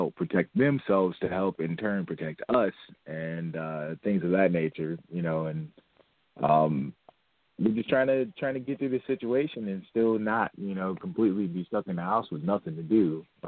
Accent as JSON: {"language": "English", "town": "Fort Wayne", "region": "Indiana", "country": "United States", "tie": "born or raised there", "said": "I wanted to find one in my hometown of Fort Wayne, since it's a bigger city and it'd be easier for people to get to."}